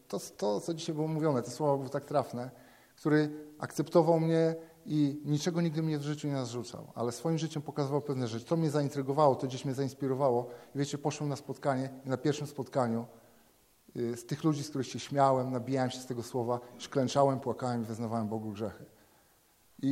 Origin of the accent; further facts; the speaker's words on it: Szczawnica, Lesser Poland, Poland; now in Wołów, Poland; pochodzę z Szczebnicy, obecnie jestem w Wołowie.